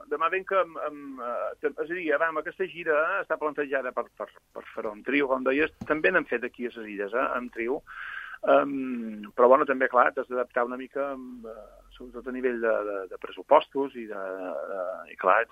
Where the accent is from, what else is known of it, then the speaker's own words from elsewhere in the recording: Balearic Islands, Spain; Com a menorquí, ja sabeu que a Menorca som silla que aguantem tots els vents.